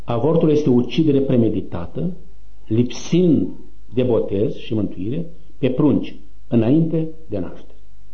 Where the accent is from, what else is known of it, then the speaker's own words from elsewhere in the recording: Măgirești, Bacău County, Romania; born there; Eu sunt născut în satul de și parohia Măgirești, județul Bacău.